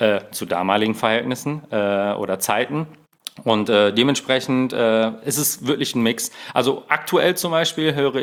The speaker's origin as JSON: {"language": "German", "town": "Hamm", "region": "North Rhine-Westphalia", "country": "Germany", "said": "ich komme, wie gesagt, aus NRW, Hamm. Aus der Stadt Hamm."}